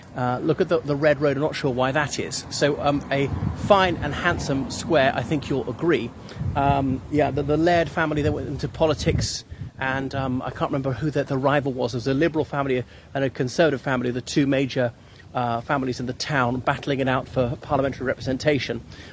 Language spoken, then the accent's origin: English; Ireland; from Ireland. Here I am in Birkenhead.